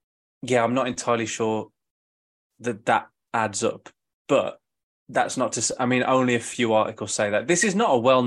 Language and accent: English; Great Wyrley, West Midlands, United Kingdom; Well, I grew up in Great Whirly, and this is Cheslin Hay.